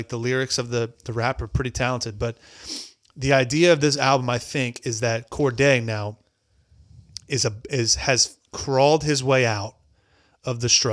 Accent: Delaware, United States; Cool. I'm from Delaware.

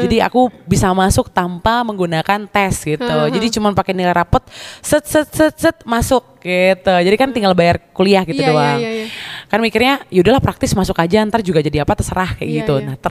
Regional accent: Java, Indonesia; accent: Javanese (medok); Karena dulu suara aku tuh medok banget Moy. Medok banget.

